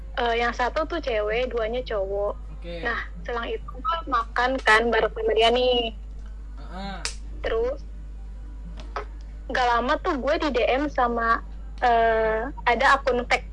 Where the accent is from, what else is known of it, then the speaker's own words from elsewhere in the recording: Jakarta, Indonesia; gue dari Jakarta.